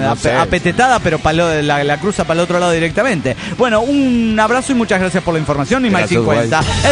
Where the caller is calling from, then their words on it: Delta, Colorado, United States; de Delta, Colorado.